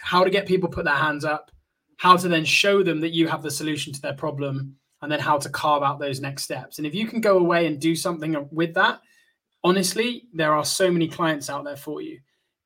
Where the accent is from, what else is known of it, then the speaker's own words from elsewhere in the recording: South West England, United Kingdom; I'm from Somerset, right? So you lie down in the fields